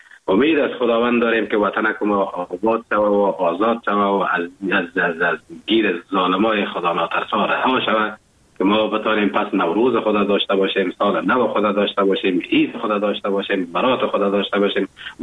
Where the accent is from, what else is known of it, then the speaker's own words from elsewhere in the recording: Afghanistan; now in Germany; این همی بود که وقتی که من اروپا آمدم، آلمان آمدم، تشویق هموطنا و تشویق تعداد زیاد از افغانهای ناظرینم که دیدم که واقعا بسیار زیاد تشویق کردن، همی پاینده شدم و ماندم در کشور آلمان